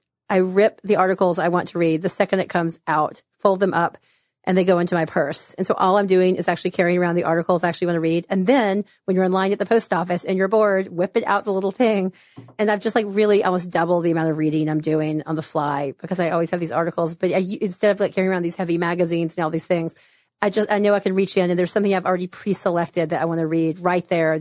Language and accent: English; New York, United States; I'm always, as a New Yorker, my purse is just too heavy.